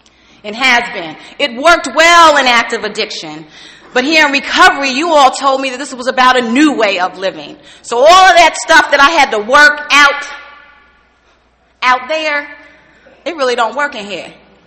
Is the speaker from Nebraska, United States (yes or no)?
no; Newark, New Jersey, United States; I'm from Newark. I got some buddies here that's from the hood.